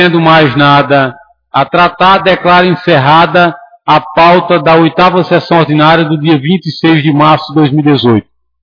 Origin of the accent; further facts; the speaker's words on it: Paraíba, Brazil; eu que vim do estado da Paraíba.